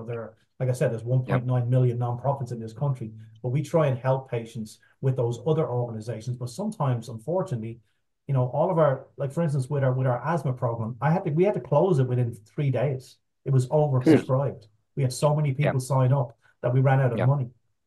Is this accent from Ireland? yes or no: yes; Ireland; moved away; obviously I'm from Ireland and my parents, all my family's still over there.